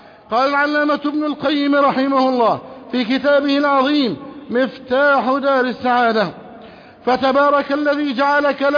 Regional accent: Egypt; اللهم احفظ بلدنا مصر أمنا أمانا سخاء رخاء

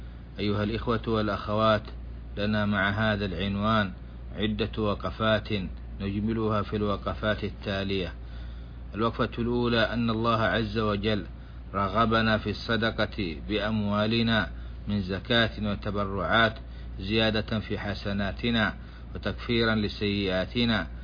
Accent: Saudi Arabia; بلادنا السعودية

